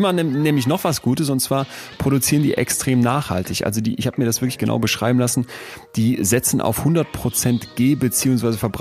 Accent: Solingen, North Rhine-Westphalia, Germany; Und ich freue mich wirklich riesig, dass wir hier zurück in meine Heimat kommen. Denn wenn Solingen eine Sache weltberühmt macht

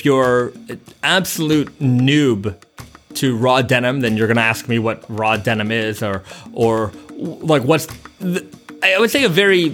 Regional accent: Canada; now in Yokohama, Japan; Originally, I'm from Canada. Born in the early 80s as a first generation Canadian. My parents immigrated to Canada back then. So, you know, I kind of had that experience growing up. Lived in Toronto and around the Toronto area

